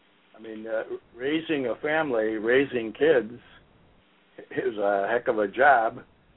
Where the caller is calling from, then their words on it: Detroit, Michigan, United States; Michigan, Detroit area.